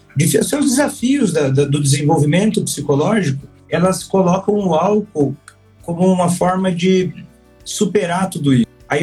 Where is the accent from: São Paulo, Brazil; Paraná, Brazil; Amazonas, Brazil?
Paraná, Brazil; Eu estudei em Porto Alegre, mas eu sou do Paraná. E agora eu estou morando na cidade em que eu passei a maior parte da minha infância